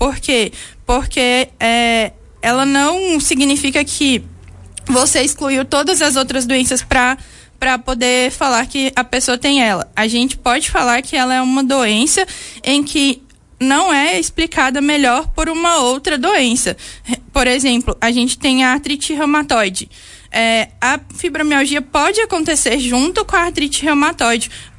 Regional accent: Minas Gerais, Brazil; moved away as an adult; now in Vacaria, Brazil; Vim de Minas Gerais.

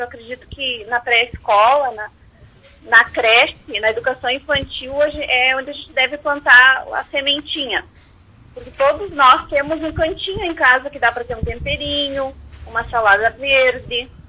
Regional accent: Pinhal da Serra, Rio Grande do Sul, Brazil; tinha uma horta na escola, lá no Pinhal da Serra, de onde eu sou natural.

